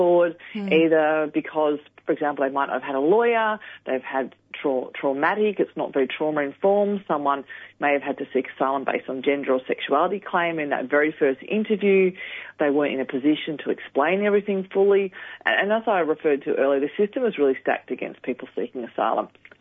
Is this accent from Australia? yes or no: yes; Australia; born there; I was born in Australia. I have Australian citizenship.